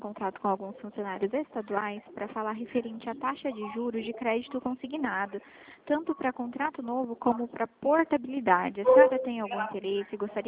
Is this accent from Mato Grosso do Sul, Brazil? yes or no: yes; Dourados, Mato Grosso do Sul, Brazil; Tá, eu sou aqui de Dourado, tá?